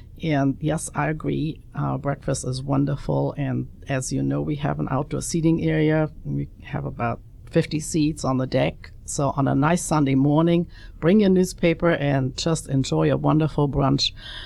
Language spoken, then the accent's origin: English; Bavaria, Germany; now in United States; I'm from Bavaria. Our kitchen is very South German.